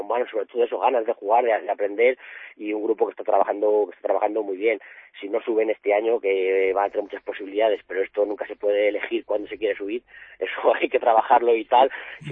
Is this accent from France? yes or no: no; Salamanca, Castile and León, Spain; yo soy de Salamanca